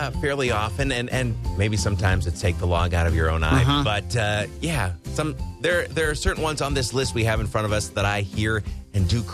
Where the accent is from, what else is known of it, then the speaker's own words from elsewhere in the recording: Midwest, United States; We are from the Midwest.